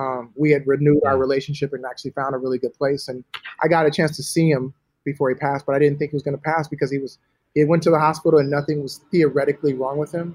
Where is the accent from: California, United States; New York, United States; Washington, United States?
California, United States; Los Angeles; I'm from LA. I'm from Hollywood. Why would I not go back home?